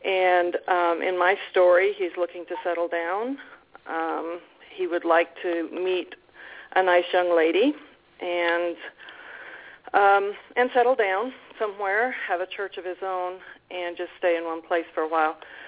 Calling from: Missouri, United States; I'm calling from Southwest Missouri.

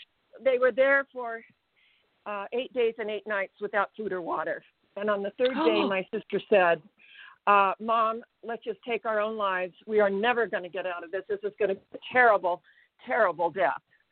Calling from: Desert Hot Springs, California, United States; And I am speaking from Desert Hot Springs, California.

